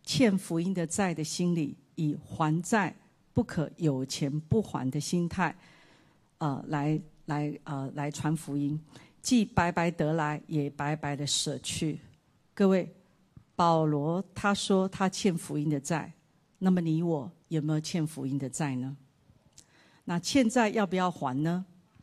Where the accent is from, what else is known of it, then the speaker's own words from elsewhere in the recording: Taiwan; 我说啊，怎么这么巧，我也是台湾人，这位是我先生，我们刚好来这边旅游